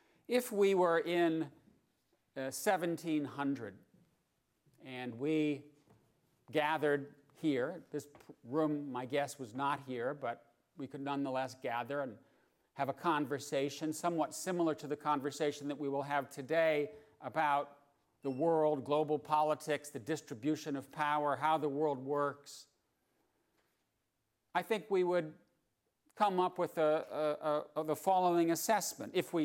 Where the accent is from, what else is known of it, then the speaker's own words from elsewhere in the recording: Wisconsin, United States; But as someone born and raised in Wisconsin, I'm always happy to have an Arctic blast.